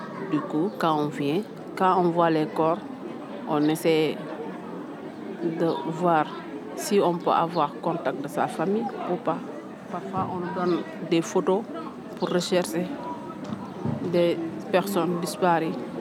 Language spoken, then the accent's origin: French; Senegal; first language Pulaar; French is a second language; Tu sais, ici, notre langue nationale, c'est Wolof. Mais ma langue maternelle, c'est Polar.